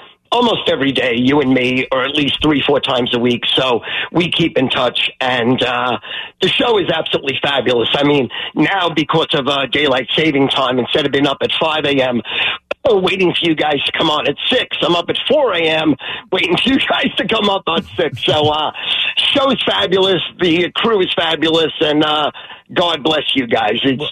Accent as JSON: {"language": "English", "town": "Long Island", "region": "New York", "country": "United States", "tie": "born or raised there", "said": "You know, I grew up with you on Long Island."}